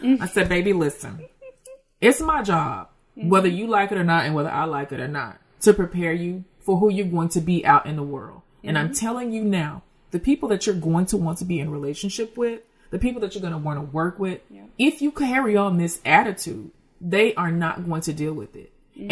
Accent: Tennessee, United States; but I'm also from the South. I'm also born and raised in Tennessee.

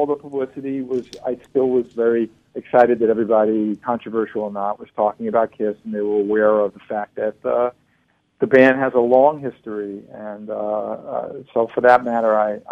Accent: Queens, New York, United States; my friend Mike Katz, who I grew up with in Jackson Heights in Queens

